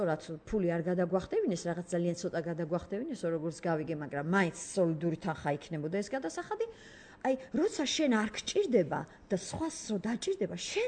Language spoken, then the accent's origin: Georgian; Merjevi, Imereti, Georgia; ზემო იმერეთში საჩხერის რაიონი სოფელი მერჯევი, აი იქ დავიბადე და სკოლა დავამთავრე